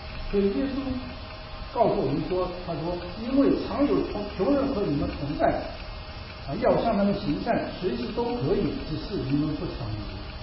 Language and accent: Chinese; Northeast China, China; 我们东北人邀请他们来参加聚会